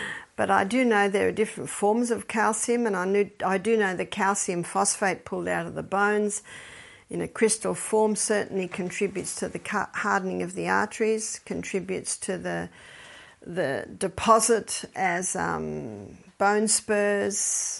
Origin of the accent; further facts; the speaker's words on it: Australia; Sorry, I'm an Aussie, so forgive me that I missed out the French bit.